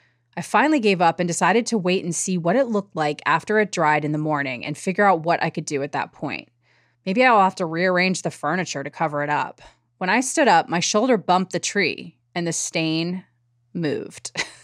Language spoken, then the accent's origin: English; Canada; During the winter, we're Canadian, Mom keeps her hibiscus tree in there.